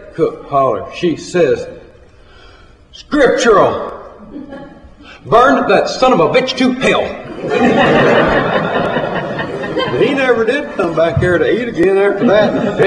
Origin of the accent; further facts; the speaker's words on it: the South, United States; I'm from the South. I grew up not believing dogs are supposed to be inside the house.